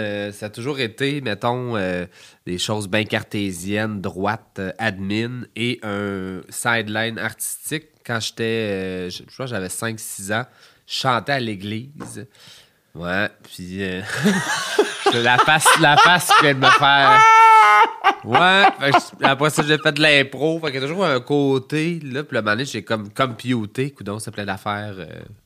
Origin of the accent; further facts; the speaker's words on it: Boucherville, Quebec, Canada; Ben pourtant, je viens de la rive sud. J'ai grandi à Boucherville.